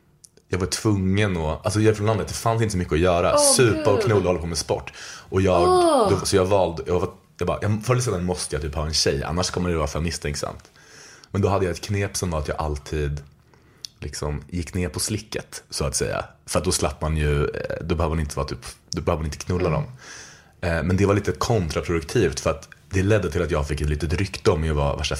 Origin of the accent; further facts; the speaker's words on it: Linköping, Östergötland, Sweden; jag är uppvuxen då utanför Linköping